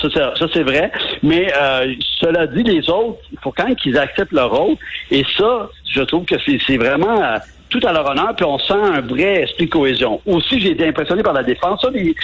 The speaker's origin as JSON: {"language": "French", "town": "Montreal", "region": "Quebec", "country": "Canada", "said": "j'ai dit, je venais de Montréal, puis qu'il y avait des très beaux souvenirs."}